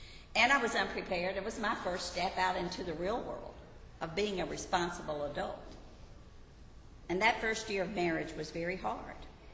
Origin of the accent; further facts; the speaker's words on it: the South, United States; because I was raised in the South, I'd always just assumed that I was already a Christian.